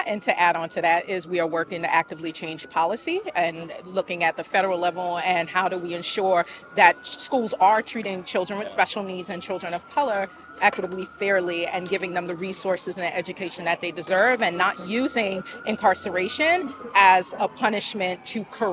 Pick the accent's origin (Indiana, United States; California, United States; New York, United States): New York, United States; Well, I'm a New Yorker, so it's always about New York everywhere we go.